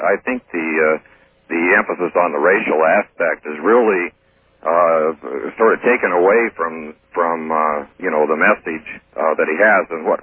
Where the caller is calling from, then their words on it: San Diego, California, United States; Oh, hi, Art. … I'm calling from San Diego.